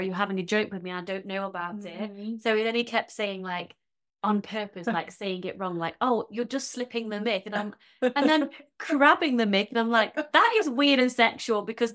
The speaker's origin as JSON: {"language": "English", "country": "United Kingdom", "accent": "British", "said": "I love my British accent. Stay British."}